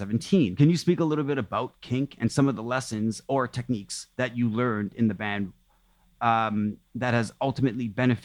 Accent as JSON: {"language": "English", "town": "Toronto", "region": "Ontario", "country": "Canada", "tie": "born or raised there", "said": "because I'm from Toronto, like I'm born and raised here."}